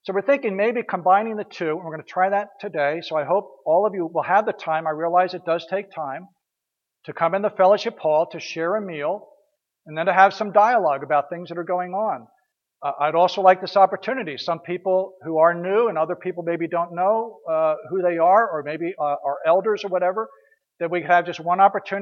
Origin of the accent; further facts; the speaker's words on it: Florida, United States; Well, I came from Florida too.